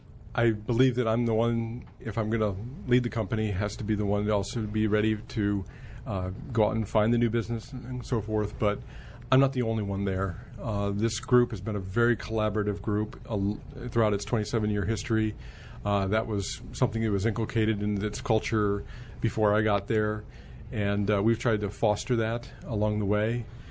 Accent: Union Bridge, Maryland, United States; also born or lived in Illinois; I was born in Illinois, in the northwest corner up there, next to the Mississippi River. And then my family moved to Maryland, a little town called Union Bridge, Maryland, which is on the Carroll County-Frederick County line.

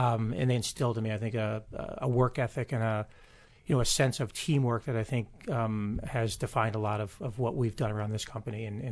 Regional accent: Bethesda, Maryland, United States; Grew up in Bethesda, Maryland.

